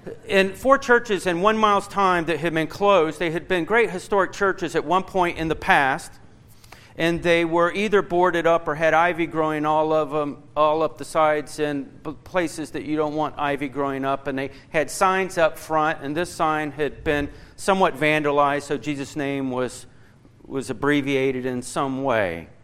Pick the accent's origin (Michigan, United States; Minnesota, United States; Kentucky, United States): Kentucky, United States; I remind you, I am from Kentucky, which gives me confidence that alongside Paul, I say that I come without eloquent words